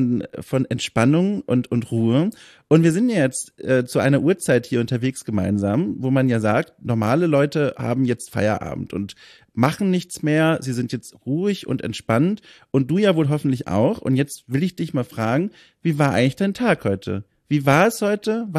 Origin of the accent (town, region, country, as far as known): Bavaria, Germany